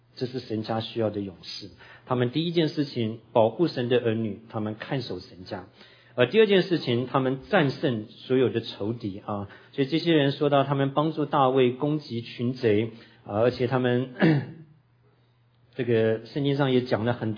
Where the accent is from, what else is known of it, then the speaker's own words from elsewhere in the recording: Tainan, Taiwan; 我在大学有一次回我的老家台南的时候